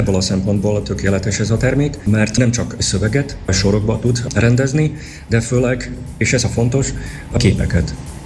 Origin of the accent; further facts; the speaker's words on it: Košice, Košice Region, Slovakia; born there; Hungarian is a second language; Én eredeti Szlovákiában vagyok, Kassán születtem, és annak köszönhetően még értem egészen jól magyarul, de már kifejezni magam egy picit nehezebb